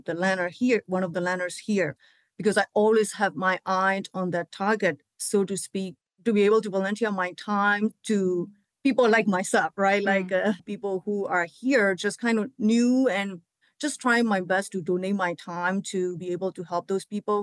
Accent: Myanmar; And sometimes I come across to people from Burma. So that also kind of reminds me always every day when I work with them that I am contributing something to my own community, even though it's all across the world

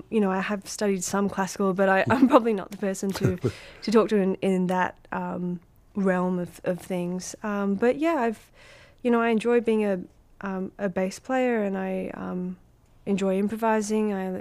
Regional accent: Perth, Western Australia, Australia; also born or lived in Malaysia; I was born in Malaysia, and when I was three, my family immigrated to Australia, to Perth, Western Australia.

